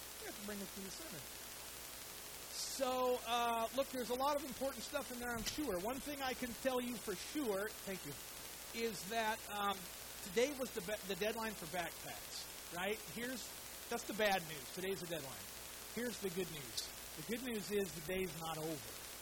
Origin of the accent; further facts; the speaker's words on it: Oregon, United States; also born or lived in Texas; I was born in Texas, but I grew up in Oregon. I've lived virtually my whole life on the West Coast.